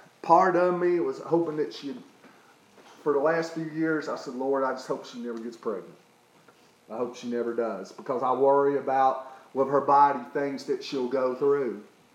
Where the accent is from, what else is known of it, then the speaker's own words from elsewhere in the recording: Tennessee, United States; I grew up in East Tennessee, and there was a family there.